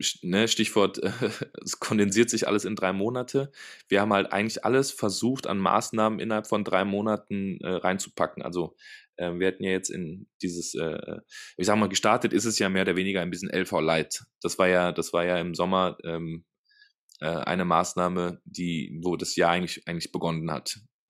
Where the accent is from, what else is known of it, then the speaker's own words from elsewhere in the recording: Aachen, North Rhine-Westphalia, Germany; das ist halt zum Beispiel jetzt als Aachener, wenn du jetzt über die Grenze fährst